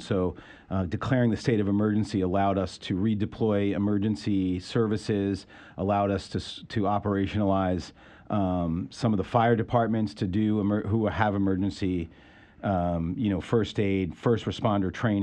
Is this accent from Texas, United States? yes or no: no; New York, United States; I grew up in New York. I have experience driving in snow